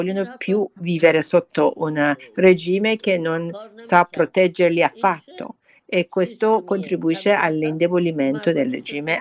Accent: Iran; io sono molto dispiaciuta per le immagini che vedo del mio paese, in cui ci sono distruzioni e uccisioni delle persone.

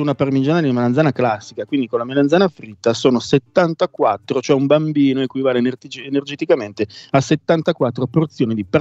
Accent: Milan, Lombardy, Italy; Siamo milanesi, siamo vicini al Natale.

